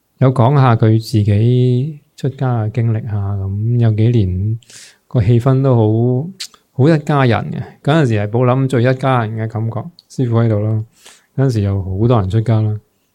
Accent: China; 其实对于我哋中国人嚟讲，都系一啲开心嘅节日。

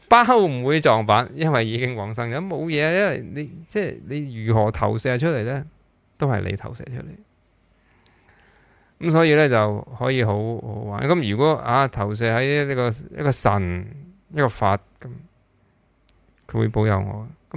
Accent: China; 咁一路向以嚟，我哋中国人都系咁噶嘛。

